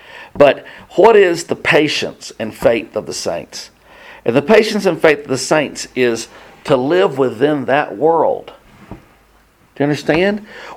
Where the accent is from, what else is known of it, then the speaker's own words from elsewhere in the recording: the South, United States; I'm from the South. I thought it was over.